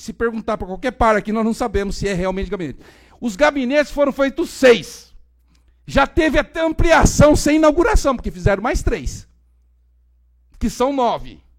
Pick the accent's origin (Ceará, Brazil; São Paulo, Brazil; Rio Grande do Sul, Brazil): São Paulo, Brazil; Eu vim do Pontal do Paranapanema, terra do Zé Rainha.